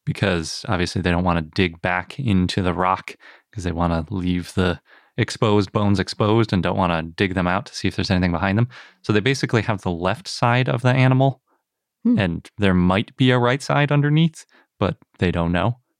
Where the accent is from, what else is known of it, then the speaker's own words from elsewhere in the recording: Wisconsin, United States; although I'll probably say Analong because I'm from Wisconsin and sometimes we make the A's a little bit that way.